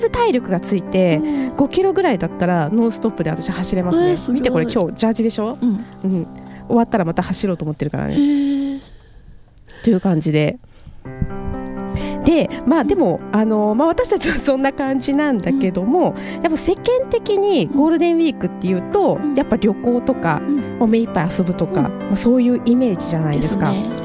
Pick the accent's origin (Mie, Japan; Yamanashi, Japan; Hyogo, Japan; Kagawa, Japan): Mie, Japan; Suzuka; 私三重県の鈴鹿市出身なんやけど、